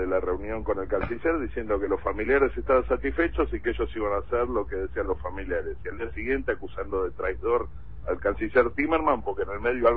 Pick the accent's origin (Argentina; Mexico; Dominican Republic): Argentina; Soy cuarta generación argentino, un bisabuelo nació aquí, mis abuelos nacieron aquí, mis padres nacieron aquí, mi hijo nació